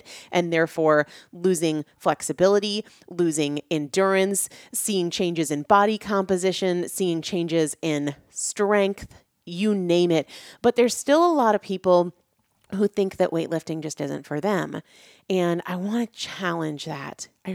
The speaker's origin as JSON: {"language": "English", "region": "New Hampshire", "country": "United States", "tie": "born or raised there", "also_born_or_lived": "Washington, D.C. / North Carolina", "moved": "as an adult", "said": "so I grew up in New England. I grew up in New Hampshire. And then when I was a freshman in college, I moved south and I was in DC for a little while, but spent about 16 years in North Carolina before moving back to New England."}